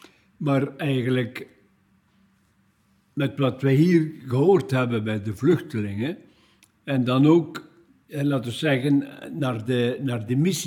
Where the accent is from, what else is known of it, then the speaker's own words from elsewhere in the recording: Limburg, Belgium; ik ben eigenlijk dus afkomstig van Limburg. Ik ben geboren in Schuurlijk, de stad, de 15 januari 1942